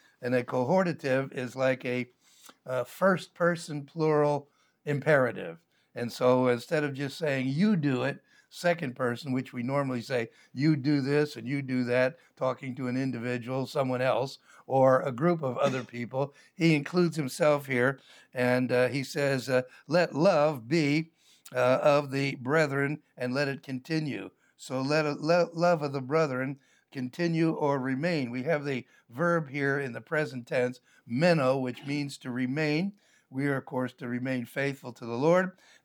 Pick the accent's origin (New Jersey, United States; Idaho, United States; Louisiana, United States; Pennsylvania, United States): Pennsylvania, United States; Philadelphia, which, of course, is a city back in my home state of Pennsylvania.